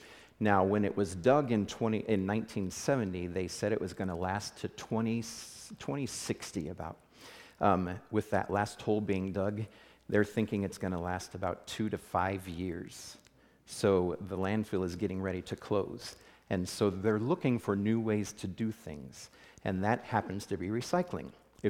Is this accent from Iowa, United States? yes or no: yes; West Des Moines, Iowa, United States; I'm from West Des Moines, Iowa. I live there with my wife and two boys.